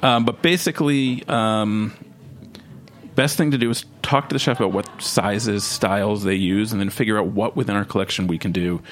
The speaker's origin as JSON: {"language": "English", "region": "New York", "country": "United States", "tie": "born or raised there"}